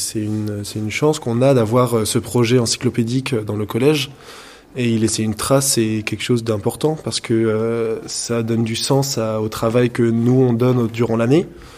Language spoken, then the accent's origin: French; Concarneau, Brittany, France; j'ai 22 ans, je viens de Concarneau